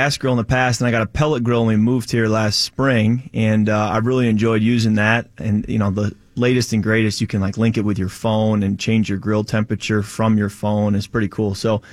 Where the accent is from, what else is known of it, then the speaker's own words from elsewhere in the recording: Michigan, United States; went back to my hometown in Michigan, watched a lot of sunsets.